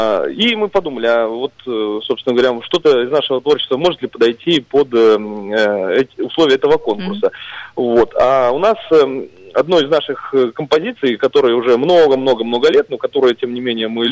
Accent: Lesnoye, Tver Oblast, Russia; born there; Я сам родился в селе Лесном, и вот под впечатлением от красот природы лесного района

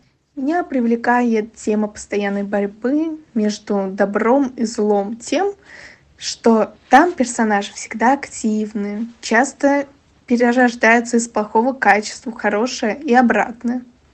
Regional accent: Moscow, Russia; мой родной город, Москву

